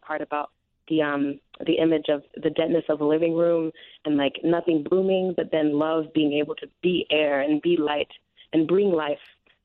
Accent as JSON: {"language": "English", "town": "Chicago", "region": "Illinois", "country": "United States", "tie": "born or raised there", "said": "Southside, Inglewood. It's pretty awesome."}